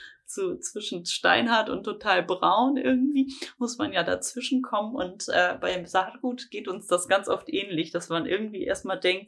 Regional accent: Northern Germany, Germany; also ich komme ja aus dem Norden.

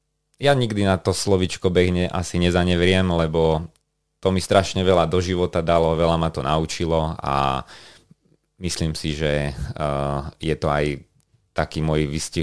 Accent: Banská Bystrica, Banská Bystrica Region, Slovakia; Som rodák z Banskej Bystrice, celý život tam žijem, študoval som a ani sa mi nejak nechce odtiaľ ísť, som taký usadlík.

